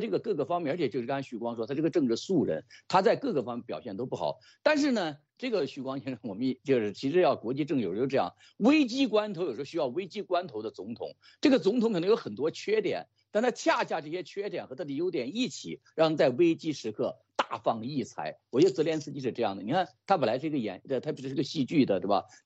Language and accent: Chinese; Beijing, China; 因为北京我觉得我是来自北京的